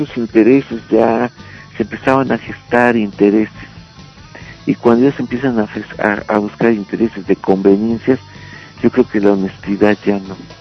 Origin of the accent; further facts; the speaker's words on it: Mexico; el machismo que traemos bien arraigado todos nosotros y como rockeros mexicanos